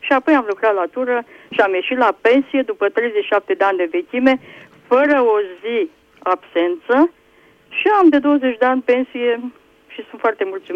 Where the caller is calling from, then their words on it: Câmpina, Prahova, Romania; din Câmpina.